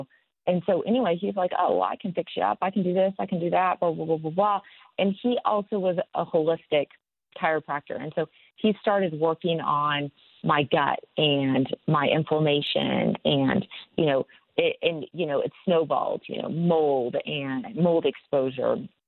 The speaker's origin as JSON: {"language": "English", "town": "Fort Worth", "region": "Texas", "country": "United States", "tie": "born or raised there", "also_born_or_lived": "Colorado", "said": "So I laughed when Plano came up because Fort Worth is definitely my hometown. So I grew up there but was born in Colorado."}